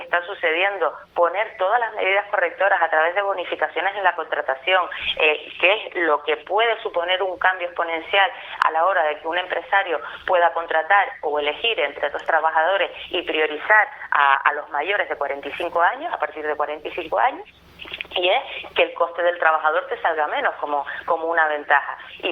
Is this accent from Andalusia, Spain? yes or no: no; Tenerife, Canary Islands, Spain; Aquí estamos tratando este problema como tinerfeños, como personas que hemos disfrutado del Teide desde nuestra tierna infancia